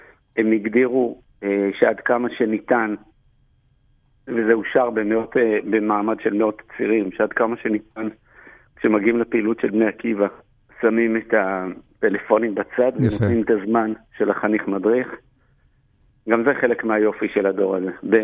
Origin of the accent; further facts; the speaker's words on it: Jerusalem, Jerusalem District, Israel; גדלתי בשכונת גילו בירושלים, אני הייתי בסניף בני עקיבא